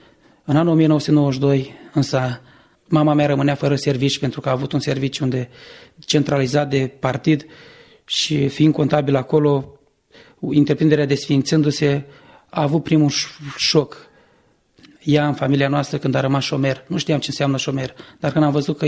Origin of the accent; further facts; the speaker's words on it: Bacău, Bacău County, Romania; și am 35 de ani, sunt din Bacău și m-am născut într-o familie creștin, tradițională, de cult tradițional